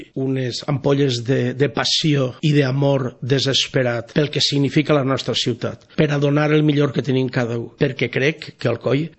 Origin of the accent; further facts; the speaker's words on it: Alcoi, Valencian Community, Spain; és la meva ciutat, és el meu poble, i estic enamorat del meu poble, ja està. Sí. I visc fora pues, perquè les circumstàncies m'han dut així